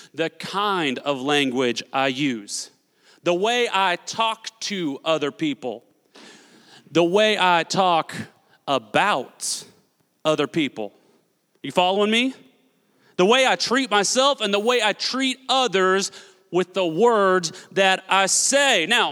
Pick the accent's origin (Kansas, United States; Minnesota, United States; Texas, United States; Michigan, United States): Kansas, United States; Newton; I grew up in Newton Religious, Kansas, where we went to church every Sunday and everybody was a Christian as far as I knew.